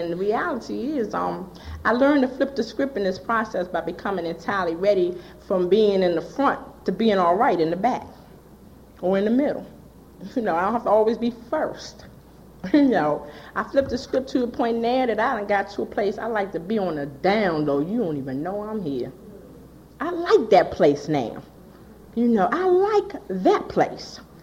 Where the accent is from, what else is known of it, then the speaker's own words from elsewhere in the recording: Washington, District of Columbia, United States; He don't know. I'm from Washington, D.C. He need to know what he working with.